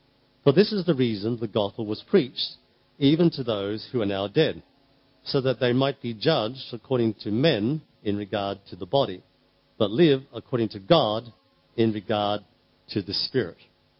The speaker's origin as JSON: {"language": "English", "country": "Australia", "said": "I'm from Australia."}